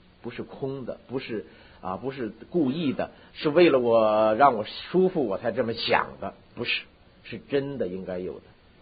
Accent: China; 我这用中国的土话啊，我不是用圣经上的话，是用中国人的话

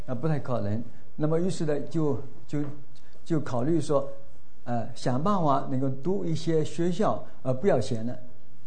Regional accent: Fujian, China; 那孤儿院出生呢，你如果在大陆来的这个弟兄姐妹都会知道，福建有个三原县是吧

